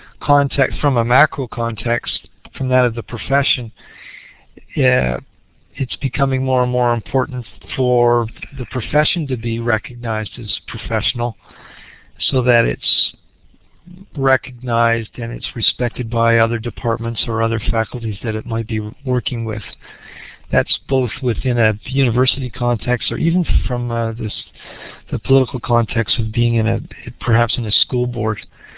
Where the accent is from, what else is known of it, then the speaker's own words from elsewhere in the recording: Sarnia, Ontario, Canada; that's my home province, Laura. Whereabouts are you? I hail from Sarnia.